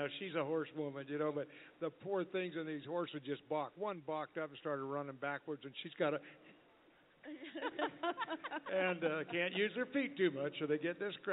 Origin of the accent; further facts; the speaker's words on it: California, United States; also born or lived in Oklahoma; I was raised in Northern California, went to school at Oklahoma State